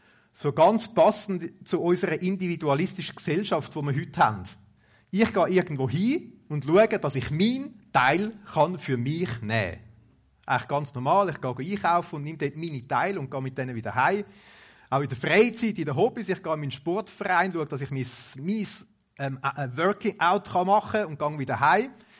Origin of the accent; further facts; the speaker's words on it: Wallisellen, Zurich, Switzerland; Ich bin aufgewachsen in Wallisellen, ist auch ganz in der Nähe.